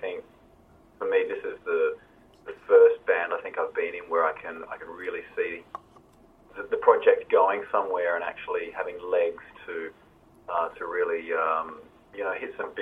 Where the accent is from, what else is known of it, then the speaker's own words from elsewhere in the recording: New York, United States; I'm from New York, so for me that would be, you know.